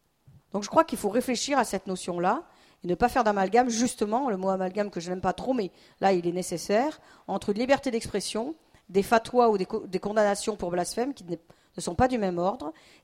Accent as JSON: {"language": "French", "town": "Toulon", "region": "Provence-Alpes-Côte d'Azur", "country": "France", "said": "Je viens de Toulon"}